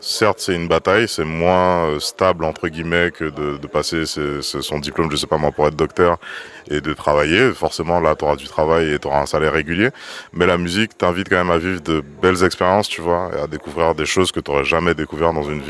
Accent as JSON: {"language": "French", "region": "French Guiana", "country": "France", "moved": "yes", "said": "Écoute, moi, j'ai quitté la Guyane en 2008 et depuis 2008, je vis qu'avec la musique"}